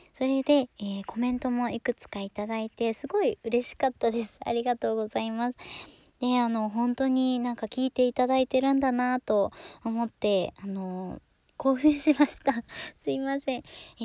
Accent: Hokkaido, Japan; 出身は北海道です。

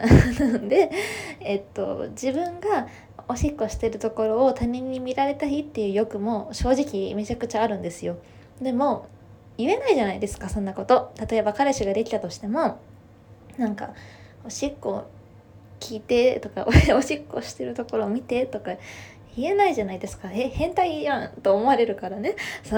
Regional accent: Kanagawa, Japan; で、出身地の方なんですけど、出身地は、神奈川県です。

